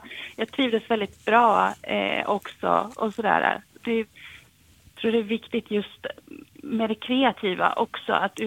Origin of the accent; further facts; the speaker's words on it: Umeå, Västerbotten County, Sweden; now in Italy; för jag är ju från Umeå och sen Sverige, det känns ju alltid hemma.